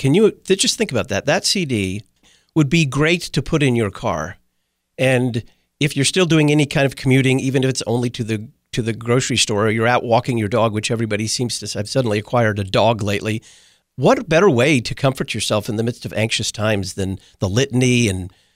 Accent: Texas, United States; I'm from Texas, but Texas is a really, really big place.

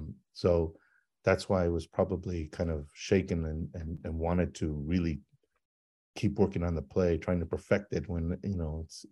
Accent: El Paso, Texas, United States; born or raised there

